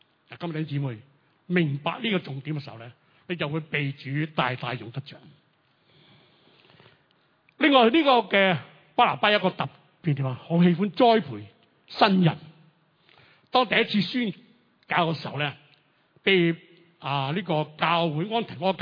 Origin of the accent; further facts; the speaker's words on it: China; 我们中国人很着重排名的